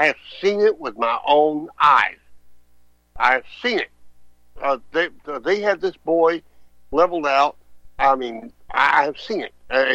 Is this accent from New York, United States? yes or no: no; Killeen, Texas, United States; I grew up in Killeen, you stupid bastards.